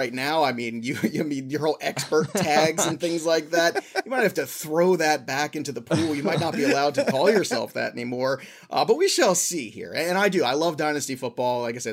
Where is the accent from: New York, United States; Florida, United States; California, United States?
New York, United States; Brooklyn; I am from Brooklyn, but I did go to Oxford.